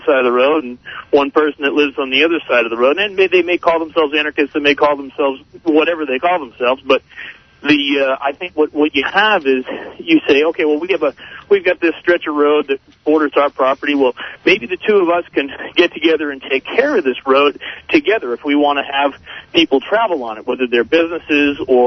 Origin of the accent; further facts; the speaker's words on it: Massachusetts, United States; I'm from Massachusetts. The roads are horrible there, and the taxes are through the roof.